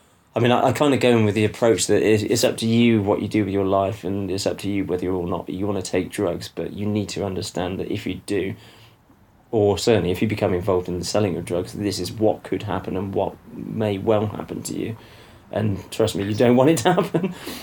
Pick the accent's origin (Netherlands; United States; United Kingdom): United Kingdom; also born or lived in Ecuador; I was coming back to my own culture, you know, being British.